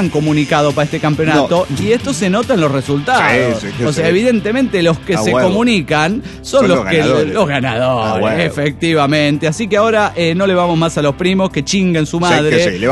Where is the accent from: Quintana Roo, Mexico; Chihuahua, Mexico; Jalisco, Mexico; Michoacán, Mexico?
Quintana Roo, Mexico; Cancún; Hola, ¿cómo están? Soy la motherfucker de Cancún, Quintana Roo.